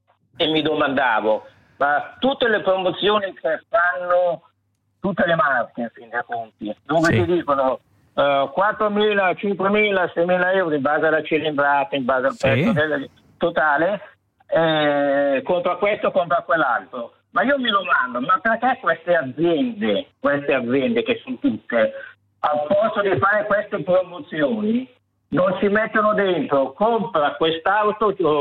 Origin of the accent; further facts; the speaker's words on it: Milan, Lombardy, Italy; io sono di Milano.